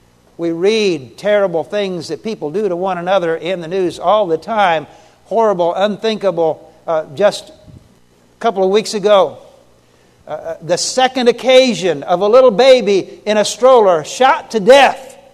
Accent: Oklahoma, United States; three high school students in Oklahoma, my home state

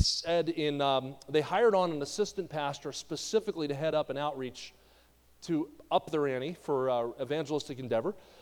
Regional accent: New Jersey, United States; When I was growing up in New Jersey, I grew up about 20 minutes across the river from Philadelphia.

